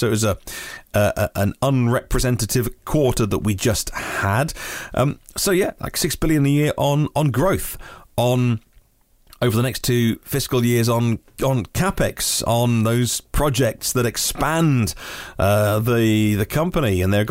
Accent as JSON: {"language": "English", "country": "United Kingdom", "said": "maybe it's because I'm British and reserved"}